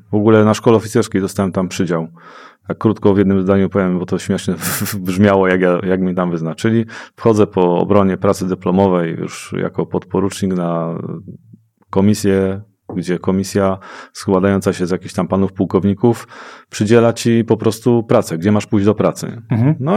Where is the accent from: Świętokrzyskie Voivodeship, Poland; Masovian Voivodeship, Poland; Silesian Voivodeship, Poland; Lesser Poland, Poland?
Silesian Voivodeship, Poland; Dąbrowa Górnicza; uciekłem stamtąd w moje rodzinne strony, czyli koło Dąbrowy Górniczej. Mieszkałem wtedy, wróciłem do domu, czyli do Dąbrowy Górniczej, a pracowałem pod Zawierciem w takim małym dywizjonie rakietowym.